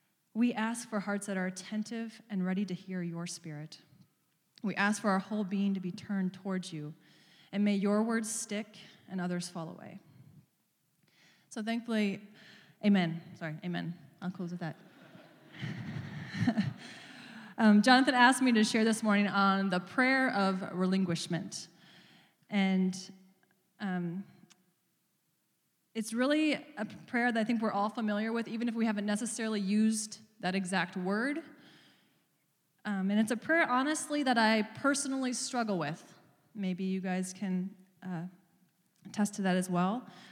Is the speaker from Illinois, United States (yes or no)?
no; Iowa, United States; they're from Iowa. I'm from Iowa.